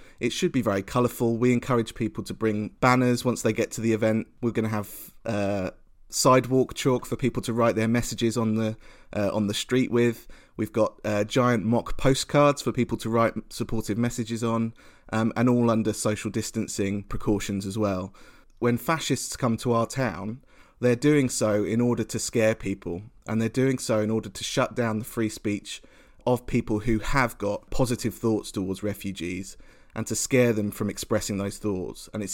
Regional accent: United Kingdom; I would encourage people to think about our role as British people in the displacement of other human beings

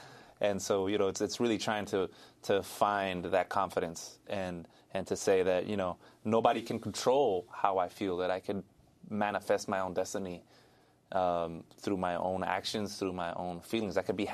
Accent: La Mirada, California, United States; I grew up in La Mirada, which is right on the border of L.A. County and Orange County.

